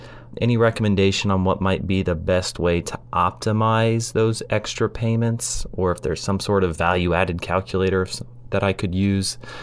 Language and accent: English; Ohio, United States; I'm a CPA from Ohio